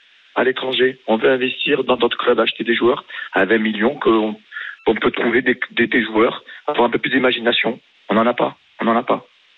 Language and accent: French; Alfortville, Île-de-France, France; On a grandi ensemble à Alfortville dans le 94.